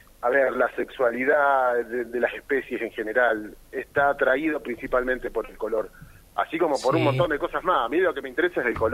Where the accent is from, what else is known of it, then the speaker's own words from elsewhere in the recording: Santa Fe, Argentina; Yo soy de Santa Fe Capital